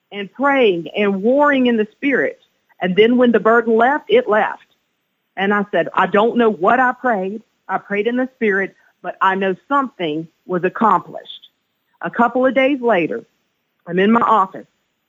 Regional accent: Wingate, North Carolina, United States; I grew up in Wingate, North Carolina, so I was driving back

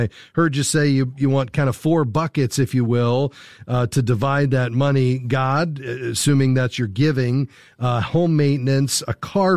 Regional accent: Fort Lauderdale, Florida, United States; To Fort Lauderdale, my hometown.

